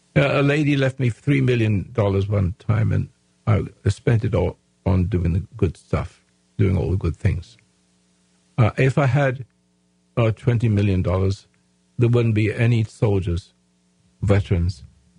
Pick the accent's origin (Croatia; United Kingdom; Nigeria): United Kingdom; England; now in Grants Pass, United States; You see, I'm still English in some ways.